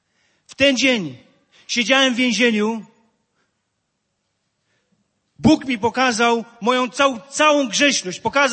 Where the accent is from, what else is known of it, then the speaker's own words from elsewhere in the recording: Zielona Góra, Lubusz Voivodeship, Poland; pochodzę z miasta Zielonej Góry.